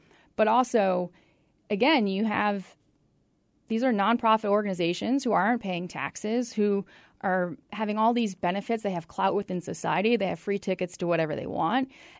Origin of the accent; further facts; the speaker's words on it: Saratoga Springs, New York, United States; I grew up in Saratoga Springs, New York, and I was a speed skater.